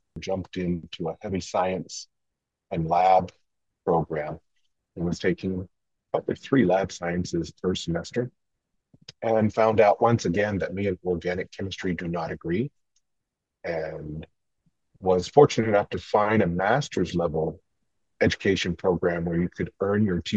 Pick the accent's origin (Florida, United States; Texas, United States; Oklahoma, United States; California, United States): Oklahoma, United States; The Comanche, because I'm Comanche from Oklahoma.